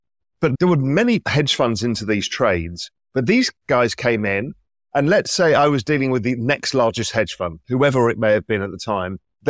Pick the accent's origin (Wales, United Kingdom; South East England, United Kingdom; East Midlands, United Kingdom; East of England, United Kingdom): South East England, United Kingdom; also born or lived in India; I grew up with an Indian father and a Dutch mother who met on a blind date in England. And we lived mainly just outside London, but we also lived for a period of time in India.